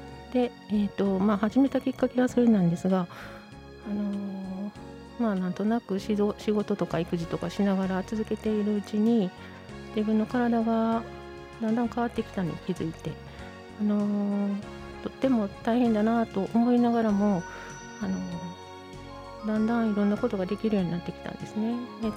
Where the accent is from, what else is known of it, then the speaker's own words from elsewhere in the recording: Fukuoka, Japan; now in Kyoto, Japan; 私は出身が九州の福岡なんですね。地理的に、京都にいるよりはあちらの中国とか朝鮮とかを結構身近に感じながら育ったんですけど